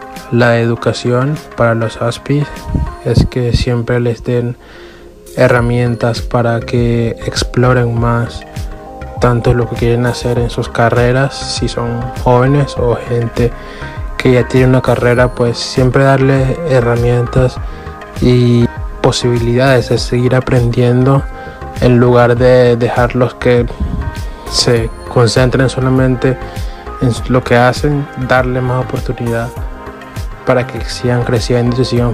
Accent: Caracas, Capital District, Venezuela; tengo 26 años y soy de Caracas.

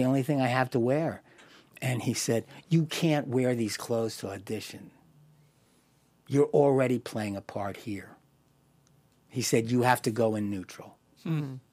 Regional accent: Philadelphia, Pennsylvania, United States; you know, I'm from Philly, let's get it going.

